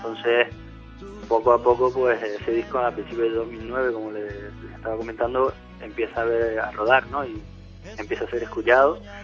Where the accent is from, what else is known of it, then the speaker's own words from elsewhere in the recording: Canary Islands, Spain; now in Leganés, Spain; También voy a tocar con bastante frecuencia a Canarias, que es mi tierra, ¿no? Yo soy canario, aunque estoy viviendo en Leganés ya desde hace un tiempo